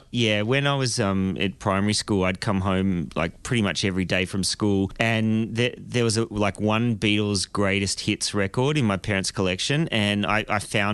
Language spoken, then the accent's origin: English; Albury, New South Wales, Australia; I guess I grew up in Albury in the country.